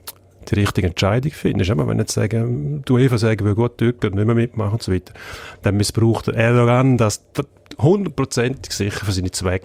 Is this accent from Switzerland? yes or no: yes; Switzerland